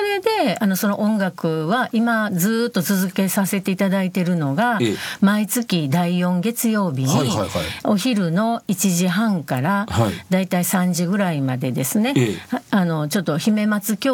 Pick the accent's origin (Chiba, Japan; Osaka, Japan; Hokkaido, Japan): Osaka, Japan; accent: Osaka dialect; でもね、なかなか大阪弁が抜けなくて、